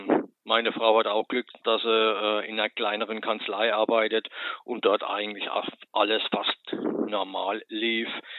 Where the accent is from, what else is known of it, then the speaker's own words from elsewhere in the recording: Rhineland-Palatinate, Germany; now in Murrhardt, Germany; Ich komme aus Murrhardt. Das ist ein kleines Städtchen in der Nähe von Stuttgart. Komme ursprünglich, wie wird man wahrscheinlich im Laufe des Interviews hören, aus der Pfalz. Gar nicht weit weg von Kaiserslautern